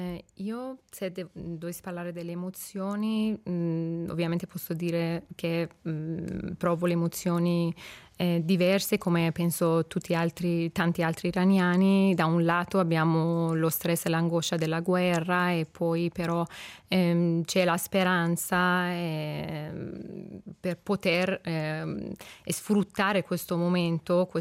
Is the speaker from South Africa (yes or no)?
no; Iran; io, essendo nata e cresciuta in Iran